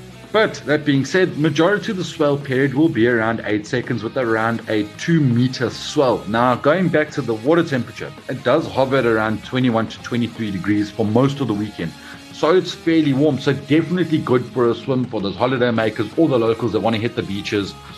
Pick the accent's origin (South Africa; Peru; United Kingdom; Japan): South Africa; collectively as a South African nation and or just individually.